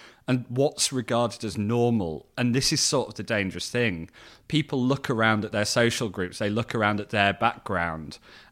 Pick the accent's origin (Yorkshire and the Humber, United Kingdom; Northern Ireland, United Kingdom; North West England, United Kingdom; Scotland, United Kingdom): Yorkshire and the Humber, United Kingdom; accent: Yorkshire; If I go back to Yorkshire or talk to my family, my accent comes back in very sort of full force.